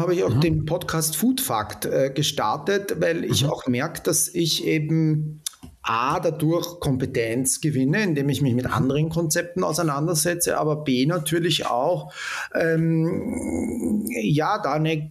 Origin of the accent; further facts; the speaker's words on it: Austria; bin da aber als Österreicher